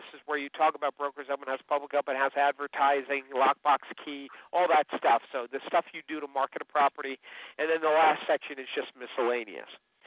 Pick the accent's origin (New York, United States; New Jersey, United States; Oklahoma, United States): New York, United States; My style is, and maybe because it's also that I'm from New York